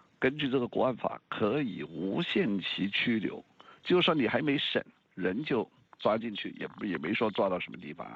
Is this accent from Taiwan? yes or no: no; Hong Kong